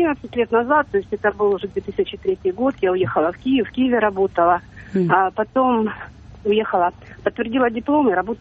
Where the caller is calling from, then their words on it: Wolverhampton, West Midlands, United Kingdom; Я звоню из Вулверхэмптона. Это около Бирмингема, Великобритания.